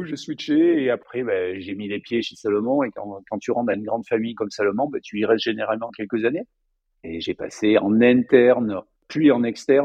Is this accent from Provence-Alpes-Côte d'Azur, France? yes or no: yes; Provence-Alpes-Côte d'Azur, France; je viens des Hautes-Alpes, qui est un territoire très outdoor